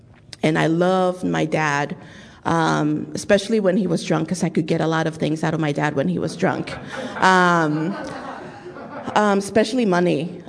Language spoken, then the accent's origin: English; Dominican Republic; born there; English is a second language; And you may hear a little bit of an accent. I was born in the Dominican Republic.